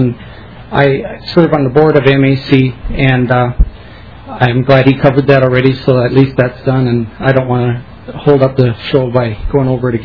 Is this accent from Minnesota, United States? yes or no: yes; Albany, Minnesota, United States; from Central Minnesota by Albany, Stearns County.